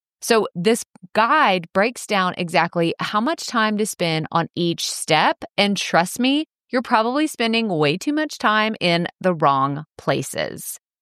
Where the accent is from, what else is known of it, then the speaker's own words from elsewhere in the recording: Texas, United States; And in all my years of being a Texan, I've actually never stayed at the Gaylord in Grapevine, which is super nice.